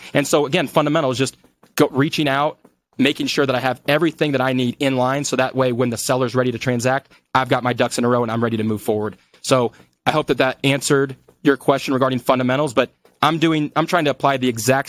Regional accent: Des Moines, Iowa, United States; now in Denver, United States; I grew up in Des Moines, my brother's there, my dad's there, my sister's there, and I live in Denver. I've been here for 16 years now.

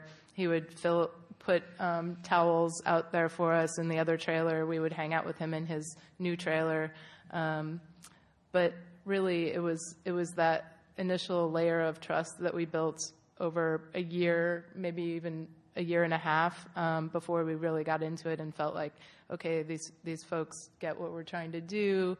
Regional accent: San Francisco, California, United States; We were city slickers. I'm from San Francisco.

